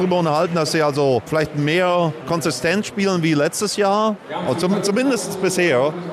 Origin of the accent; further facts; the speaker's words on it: Germany; now in United States; ich bin ja auch in Deutschland aufgewachsen